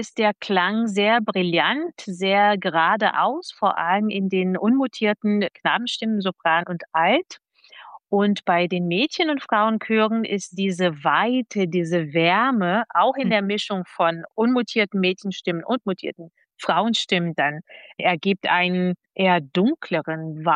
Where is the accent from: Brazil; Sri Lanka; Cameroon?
Brazil; German is a second language; also born or lived in Berlin; now in Nuremberg, Germany; Also ich habe immer in Kinderchöre gesungen, aber in Brasilien war es damals Musik nicht ein Schulfach.